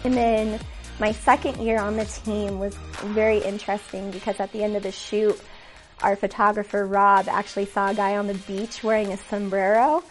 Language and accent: English; Littleton, Colorado, United States; I'm from Littleton, Colorado